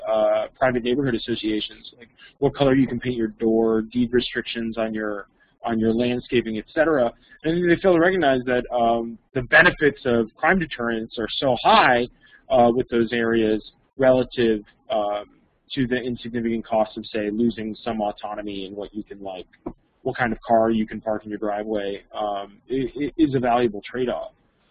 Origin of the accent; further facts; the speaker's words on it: Florida, United States; I grew up in South Florida in a private security neighborhood.